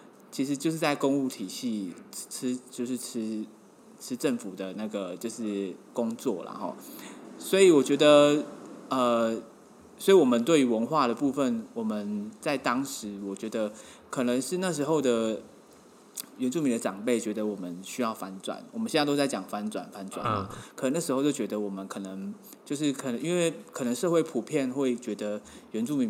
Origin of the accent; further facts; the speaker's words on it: Heping, Taichung, Taiwan; 因为我是泰雅族的原住民，我从小在这个台中的和平区松鹤部落，松鹤部落就是靠近这个古关空气那里啦